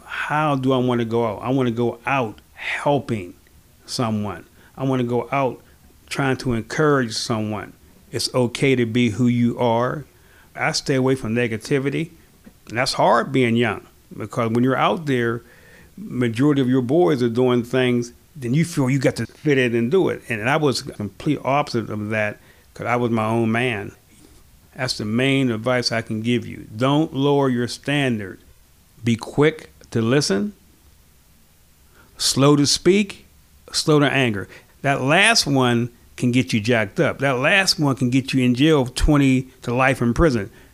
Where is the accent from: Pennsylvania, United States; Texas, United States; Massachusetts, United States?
Pennsylvania, United States; McKeesport; I'm right in the middle of my hometown. I have a great love and respect for McKeesport.